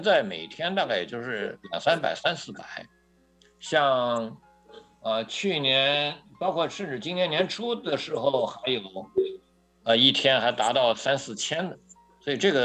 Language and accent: Chinese; China; now in United States; 作为中国人，我们是希望，就是说生活在美国的中国人